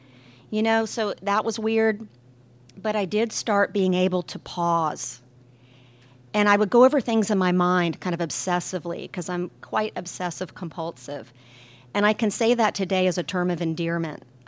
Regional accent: the South, United States; You know, I was raised in the South, and I never really had a sense of a personal connection with higher power

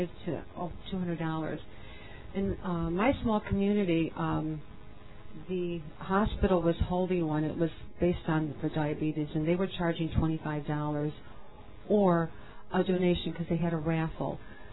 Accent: Chicago, Illinois, United States; now in Wisconsin, United States; I came from Chicago, which was obviously a very big, large area. And when I moved to Wisconsin and was very isolated

